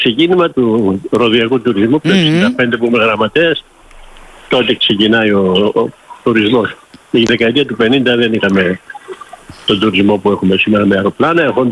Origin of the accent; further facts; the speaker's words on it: Karpathos, South Aegean, Greece; born there; also born or lived in Rhodes; Κοίταξε, εγώ γεννήθηκα στην Κάρπαθο